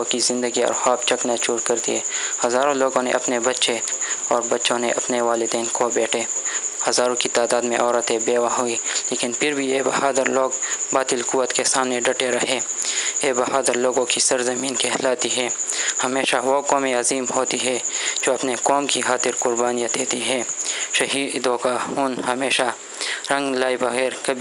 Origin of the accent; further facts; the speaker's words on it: Peshawar, Khyber Pakhtunkhwa, Pakistan; اور عمر 22 سال ہے، جو پیدائش سے اب تک اپنے شہر پشاور میں گزر رہا ہے.